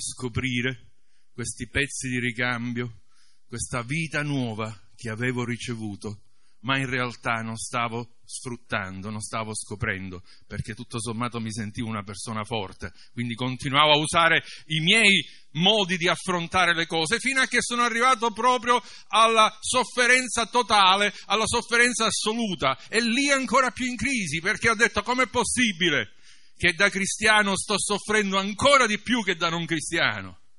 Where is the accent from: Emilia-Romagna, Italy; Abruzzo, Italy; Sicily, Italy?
Sicily, Italy; Io ho discendenze inglesi, pure se sono siciliano dovreste vedermi piccolo, basso, scuro, invece ho gli antenati che vengono dall'Inghilterra